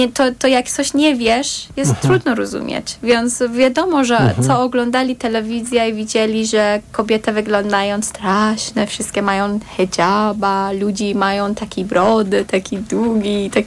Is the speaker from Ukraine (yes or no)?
no; Iran; Polish is a second language; now in Poland; powiedziałam, że jestem z Iranu